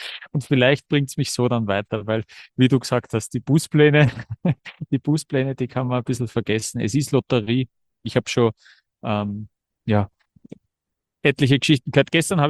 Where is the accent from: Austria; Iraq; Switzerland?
Austria; ja, woher kommst du? Passt, Österreich, aha.